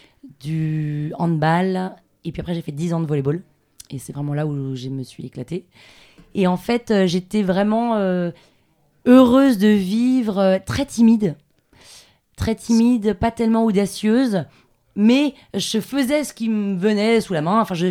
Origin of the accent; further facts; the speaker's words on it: London, United Kingdom; je suis née à Londres parce que mon père était expat. Et j'ai vécu 8 ans là-bas.